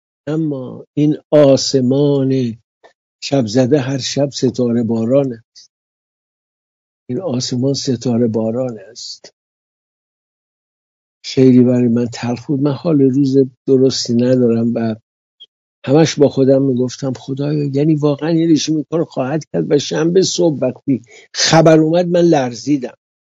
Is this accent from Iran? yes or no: yes; Iran; آیا ما حق داریم که ادعا کنیم که ما ایرانی هستیم؟